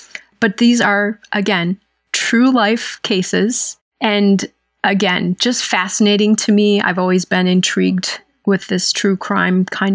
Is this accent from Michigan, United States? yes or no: yes; Michigan, United States; And I grew up in Michigan.